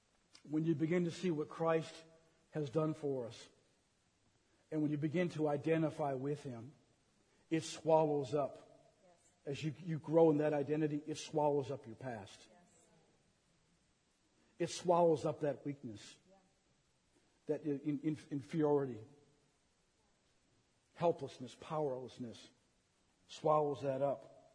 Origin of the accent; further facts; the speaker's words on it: United States; I'm an American.